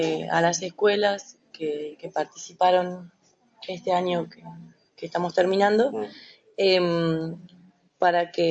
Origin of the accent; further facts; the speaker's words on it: Mar del Plata, Buenos Aires Province, Argentina; also born or lived in Salta; Crecí en Mar del Plata.